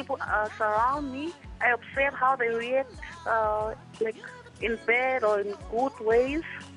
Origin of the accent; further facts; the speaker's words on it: Zimbabwe; now in South Africa; I'm based here in South Africa. I relocated from Zimbabwe in 2000.